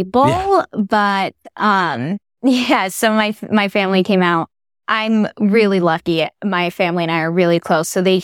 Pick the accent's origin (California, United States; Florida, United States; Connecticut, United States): Connecticut, United States; New Haven; I grew up in New Haven, Connecticut.